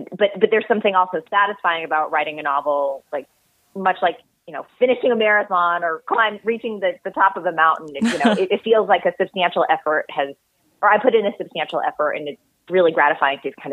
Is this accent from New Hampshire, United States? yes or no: no; California, United States; Yes. And in fact, I am back in the same house that I grew up